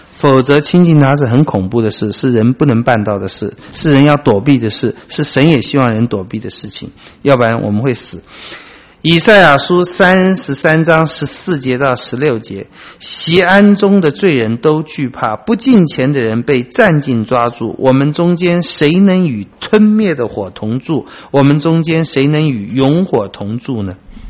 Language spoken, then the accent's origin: Chinese; Taiwan; 雅各一生真的也跟我们台湾人一样